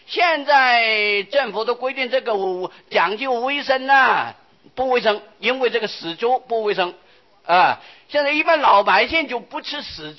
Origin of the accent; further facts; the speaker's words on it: Taiwan; 老实说，40年前我们台湾人一般呢，有好多死掉的猪还是照吃不误的。我在6、7岁的时候，我还是亲身经验的啊